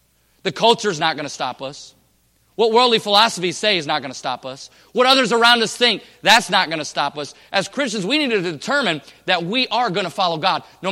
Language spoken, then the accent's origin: English; Michigan, United States; now in Oregon, United States; I didn't even know where Oregon was growing up. Oregon, what is that? I grew up in Michigan.